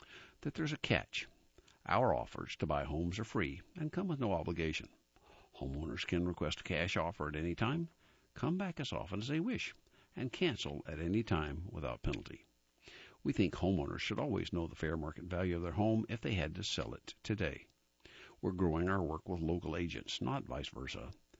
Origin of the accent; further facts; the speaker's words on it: Durham, North Carolina, United States; I was born and raised in Durham, but moved around the country when in the military and during and after grad school. My wife and I returned to the Triangle